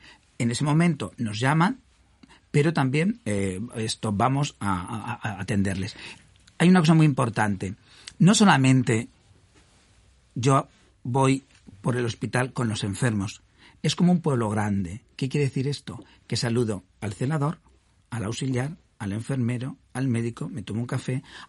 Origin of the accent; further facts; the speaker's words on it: Spain; ya sabéis cómo somos los españoles, muy explosivos, ¿no?